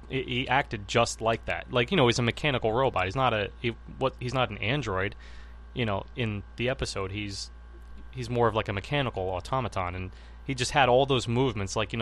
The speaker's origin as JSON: {"language": "English", "region": "Scotland", "country": "United Kingdom", "said": "I'm Scottish."}